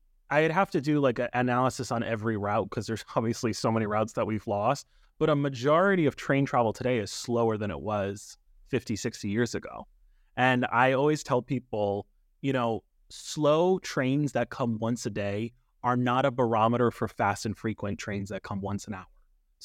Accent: New England, United States; And I come from New England, so I know that's like a sacrilege.

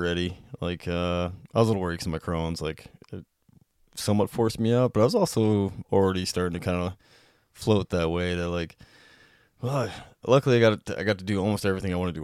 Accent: Whitehall, Montana, United States; So I got to jump my hometown.

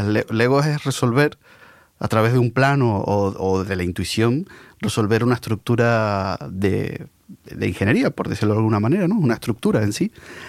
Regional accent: Canary Islands, Spain; Yo soy de Canarias, de la isla de Tenerife, y mi casa, pues joder, mi abuela cantaba

